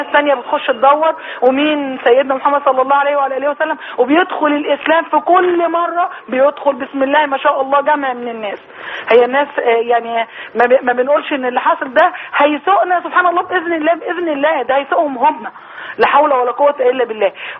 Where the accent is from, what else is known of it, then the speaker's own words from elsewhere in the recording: Egypt; احنا مصريين